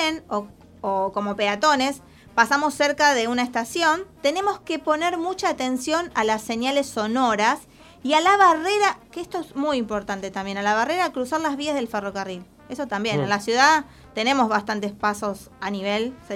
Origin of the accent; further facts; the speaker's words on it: Zárate, Buenos Aires Province, Argentina; born there; En la ciudad donde yo vivo, vivía, que nací en Zárate, tenemos una estación de tren.